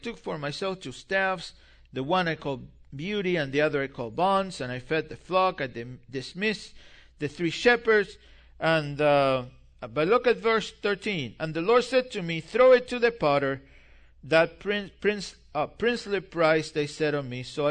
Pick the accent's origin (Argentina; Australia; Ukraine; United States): Argentina; I grew up in Argentina. I became a believer in Argentina.